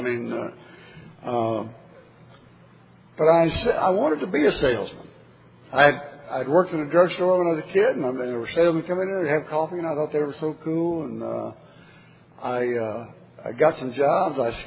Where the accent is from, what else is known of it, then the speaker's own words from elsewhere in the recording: Oklahoma City, Oklahoma, United States; I grew up outside in Oklahoma City.